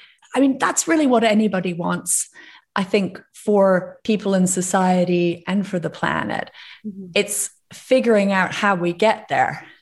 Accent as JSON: {"language": "English", "country": "Canada", "tie": "born or raised there", "said": "when I was a kid growing up in Canada in the 80s"}